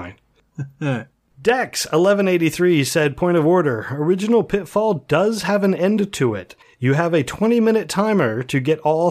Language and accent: English; East of England, United Kingdom; Although I grew up in Bedfordshire, and technically I never had one while I was there